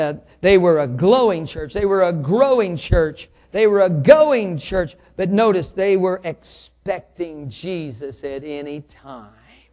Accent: United States; I thank the Lord I'm an American here tonight. I would think nothing would be better to transfer my citizenship from America to heaven.

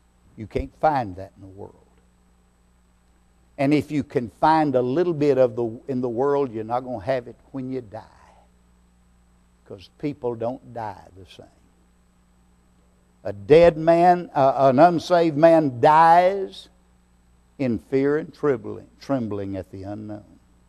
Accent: United States; born there; Now I thank God I am an American. I was born in America, and I thank God for that.

